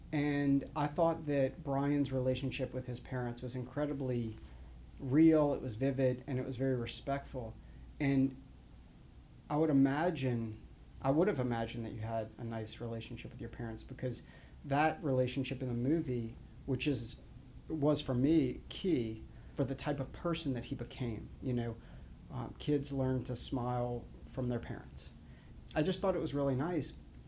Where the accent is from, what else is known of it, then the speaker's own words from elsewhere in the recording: New Orleans, Louisiana, United States; now in Atlanta, United States; In fact, the high school that I went to, I'm from New Orleans.